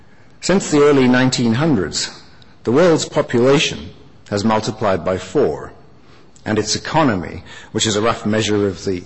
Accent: England, United Kingdom; moved away as an adult; now in Canada; even though I grew up in England, my father was from Kelowna, B.C., and when I first came to Canada to go into grad school in archaeology

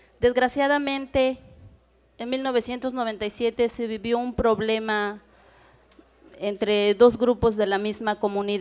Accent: Asunción Tlacolulita, Oaxaca, Mexico; Vengo de Asunción Tlacolulita, un pueblo zapoteca. Tlacolulita es un pueblo muy pequeño en cantidad de habitantes, pero sí muy grande en cultura.

